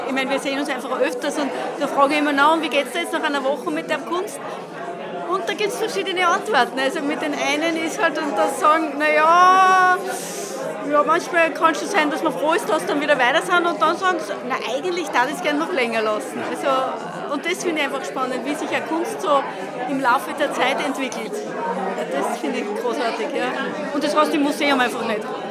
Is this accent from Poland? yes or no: no; Altmünster, Upper Austria, Austria; Ich bin aus Altmünster. Das heißt, ist ein bisschen was zum Fahren, aber es lohnt sich jedes Mal.